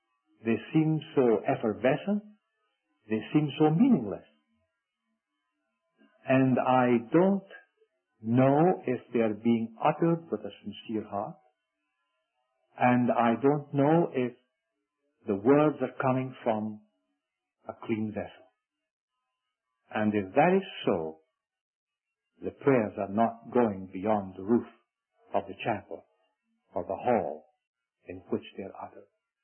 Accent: Scotland, United Kingdom; Being a Scot, I have studied Scottish history quite a bit

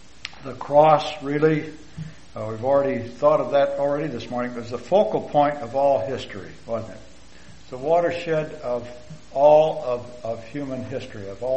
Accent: North Adams, Michigan, United States; I was born in Hillsdale County, Michigan. We lived in a little town called North Adams, a town of about 500 people, and my parents attended a Baptist church there.

